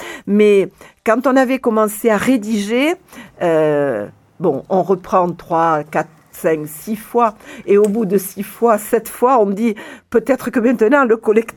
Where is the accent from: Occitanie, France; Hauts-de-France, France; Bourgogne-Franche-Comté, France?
Occitanie, France; Madiran; Non, moi, je suis originaire du Madira.